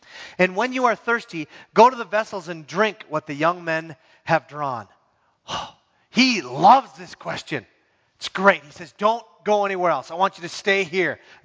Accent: United States; I'm an American after all. We deserve that.

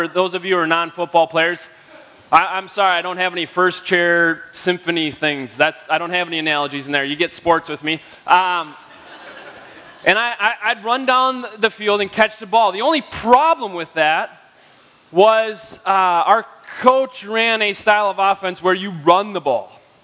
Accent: Shoreview, Minnesota, United States; I grew up in Shoreview.

